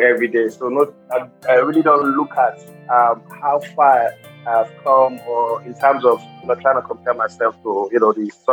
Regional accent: Delta, Nigeria; I'm from Delta State.

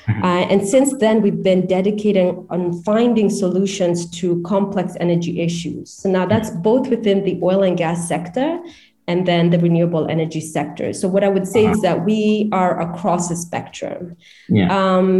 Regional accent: Kenya; given that I am from Kenya

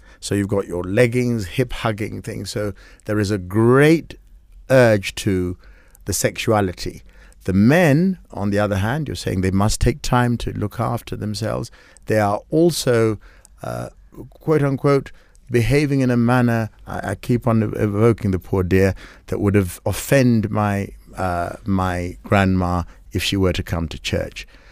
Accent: Kenya; because we are Africans, because we're Kenyan

